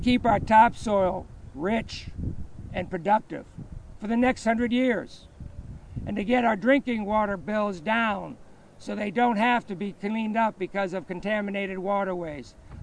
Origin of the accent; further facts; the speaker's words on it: Connecticut, United States; moved away as an adult; now in Iowa, United States; You'll hear from my opponent that I grew up in Connecticut, that I came here as an adult. I came here as a student to go to Drake University. And I chose Iowa to live after I graduated.